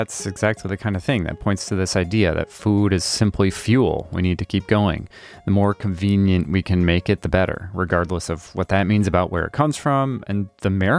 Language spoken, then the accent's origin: English; Midwest, United States; So I grew up in the Midwest.